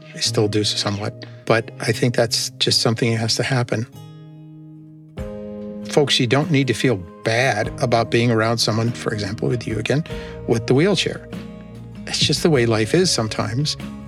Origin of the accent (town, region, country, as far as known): Wisconsin, United States; born or raised there